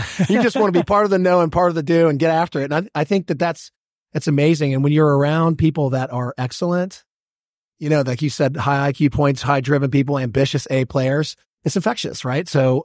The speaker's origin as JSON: {"language": "English", "town": "Roswell", "region": "Georgia", "country": "United States", "tie": "born or raised there", "said": "I grew up here in Georgia as well, in Roswell"}